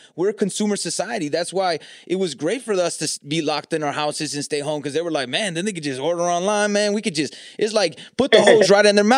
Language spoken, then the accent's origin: English; California, United States; I'm from Cali, so you know more about the exact history.